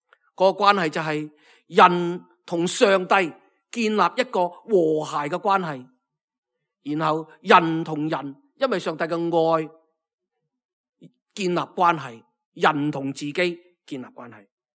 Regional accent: Hong Kong; 其实我哋慢慢发觉呢，我哋香港人呢真係风光不再

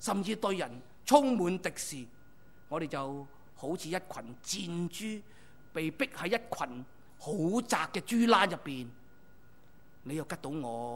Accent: Hong Kong; 我们香港人最容易感受到的就是倍感孤单

